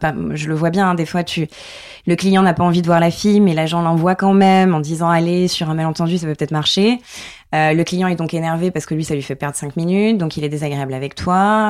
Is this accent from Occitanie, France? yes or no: no; Nouvelle-Aquitaine, France; Comme je rappelle, je viens du Limousin.